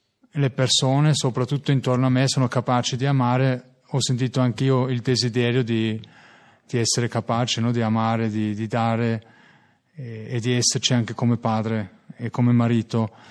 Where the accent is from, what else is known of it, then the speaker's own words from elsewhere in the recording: Austria; Italian is a second language; ho 36 anni, vengo dall'Austria.